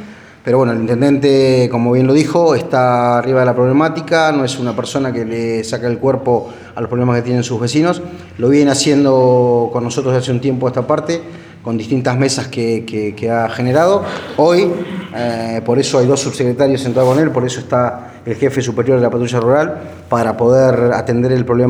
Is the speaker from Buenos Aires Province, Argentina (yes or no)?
yes; Coronel Dorrego, Buenos Aires Province, Argentina; Soy oriundo de Coronel Dorrego